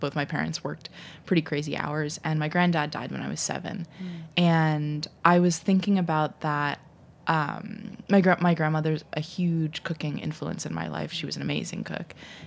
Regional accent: New York, United States; I grew up in New York

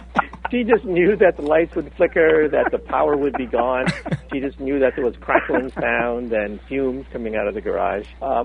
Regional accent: Palo Alto, California, United States; I grew up in Palo Alto, which is now Silicon Valley.

